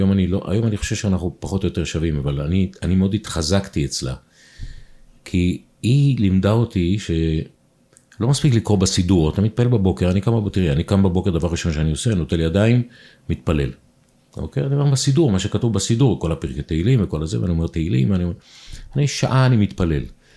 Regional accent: Kiryat Tiv'on, Northern District, Israel; גדלתי בקריית טבעון כמה שנים

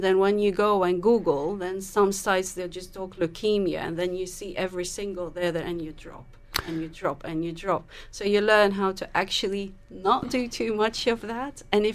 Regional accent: Lebanon; So I'm from Lebanon

